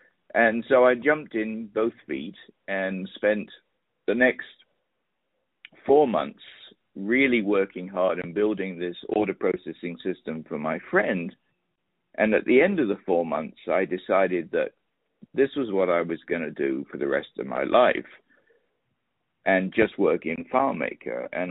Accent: England, United Kingdom; moved away as an adult; also born or lived in United States; now in Las Vegas, United States; I'm originally from England, but I left England for the first time when I was 20. And since then, I've lived in five other countries, including the U.S., where I've spent 32 years. And within the U.S., I've lived in 8 or 9 different states

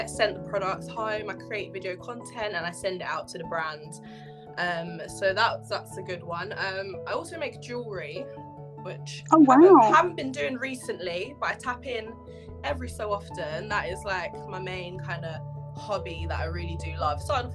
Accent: London, United Kingdom; I'm from London. I was born and raised in London. My ethnic background is Jamaican and English.

